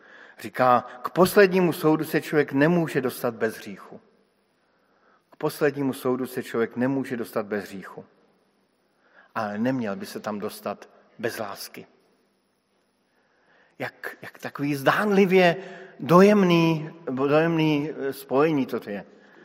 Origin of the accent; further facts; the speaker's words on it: Brno, South Moravian Region, Czechia; Vyrůstal jsem v Brně a celé Brno pije vodu ze řeky Svratky